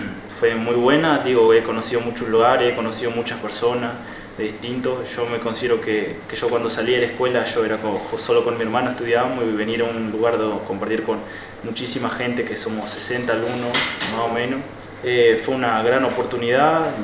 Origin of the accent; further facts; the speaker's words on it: Baltasar Brum, Artigas, Uruguay; Baltasar Urún, cerca de Salto, más o menos. Un pueblito ahí de unos 3.000 habitantes.